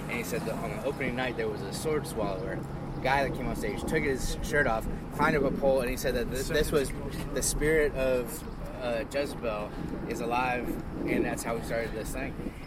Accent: Kansas City, United States; I'm from Kansas City.

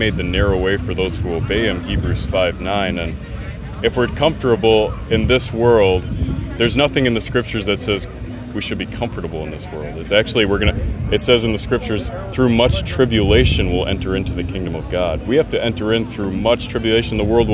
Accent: Midwest, United States; We're actually traveling street preachers. We're originally from the Midwest, but we travel all over the place.

